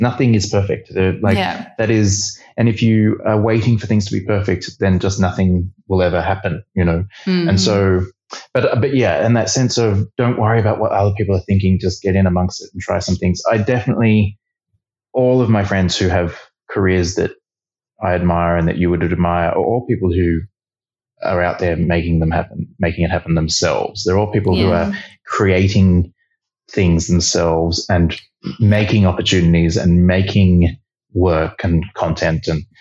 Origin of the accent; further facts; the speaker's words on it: Australia; You know, I think as an Australian creative, it's tricky to sort of get that experience of running a multi-million-dollar musical.